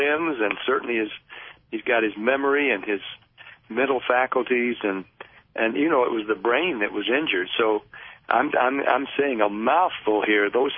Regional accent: United States; but I'm also an American who's been living through the same times you have

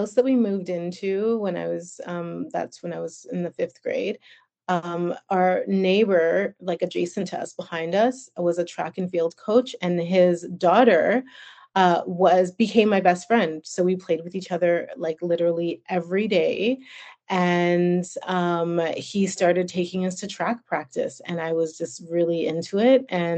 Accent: Calgary, Alberta, Canada; and Calgary wasn't very diverse. It's a lot more diverse now, but still has a long way to go for sure.

